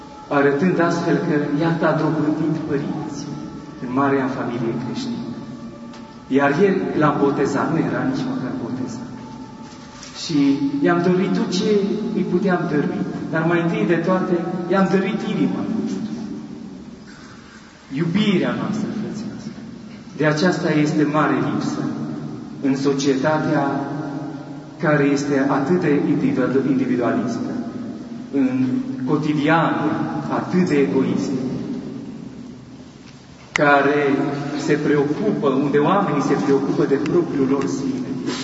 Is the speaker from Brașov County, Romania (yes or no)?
no; Bistrița-Năsăud, Romania; În satul meu natal, spre Dumnezeu, din județul Bistrița Năsăud